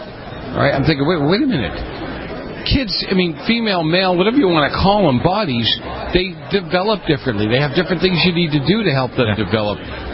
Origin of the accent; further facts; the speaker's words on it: Boston, Massachusetts, United States; I grew up in Boston, a whole different animal